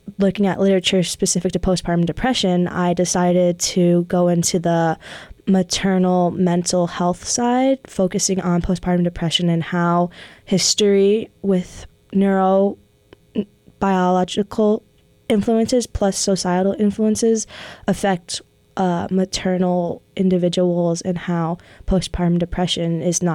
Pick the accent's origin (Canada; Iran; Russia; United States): Russia; I say I'm from Russia and that's really all I know.